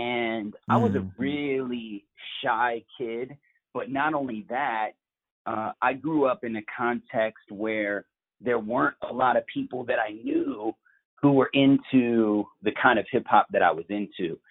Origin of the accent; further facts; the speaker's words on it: Portland, Oregon, United States; born there; I was born in Portland, Oregon, so in the West Coast, was raised in a non-Christian home